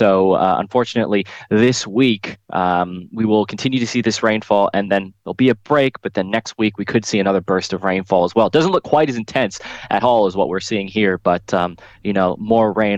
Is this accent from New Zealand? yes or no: yes; Wellington, New Zealand; Like I'm from Wellington, and in Wellington, I've been seeing a lot of slips around the place